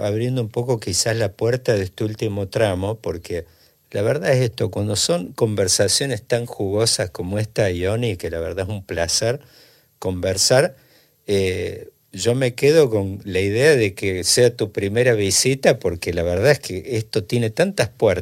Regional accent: Córdoba, Argentina; si tengo que hacer una crítica rápida, como cordobés

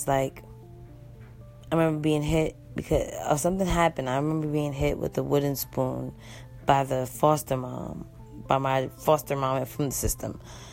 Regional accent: New York City, New York, United States; born there; I was born in New York City in Bronx Lebanon Hospital in 1986.

